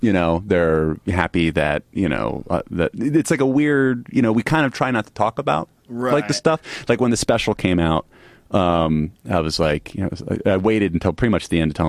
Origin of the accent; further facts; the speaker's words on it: New York, United States; born there; Well, I was born in New York, and I came down. And all of my family like lived in Virginia